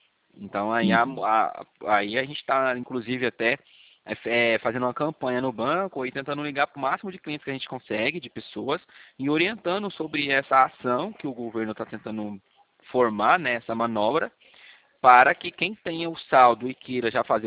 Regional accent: São José dos Campos, São Paulo, Brazil; Eu sou aqui de São José dos Campos.

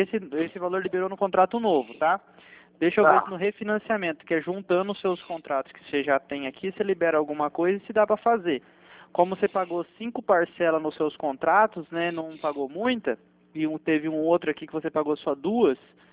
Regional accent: Arapongas, Paraná, Brazil; Eu sou de Arapongas.

